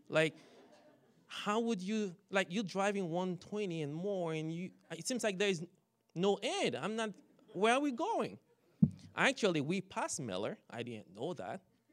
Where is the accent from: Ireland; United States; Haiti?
Haiti; now in Canada; So what happened when I came from Haiti, my friend picked me up in Toronto, and I spent a few months in Toronto, and I flew to Winnipeg